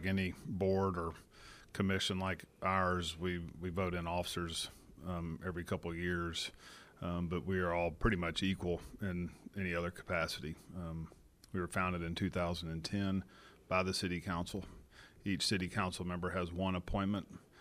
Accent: Huntsville, United States; I'm from Huntsville, as he is

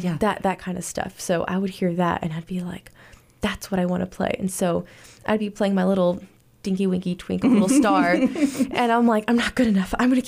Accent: Chicago, Illinois, United States; because I grew up in Chicago. I grew up with the … right in my backyard. Mm-hmm. I didn't live in the suburbs. I lived right downtown.

